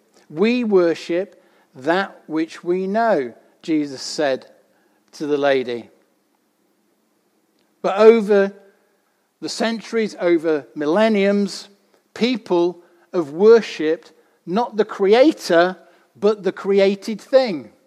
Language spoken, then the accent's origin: English; United Kingdom; But yet, sometimes we say, we're British. Yeah, we like to do things a little bit reserved